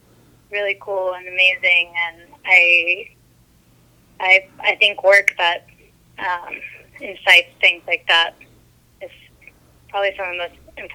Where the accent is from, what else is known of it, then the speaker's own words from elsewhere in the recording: Highland Park, Texas, United States; Oh, I'm from HB, Highland Park.